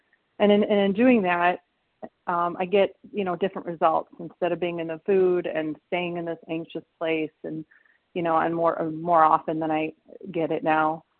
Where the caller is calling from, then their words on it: Michigan, United States; I'm calling from Michigan.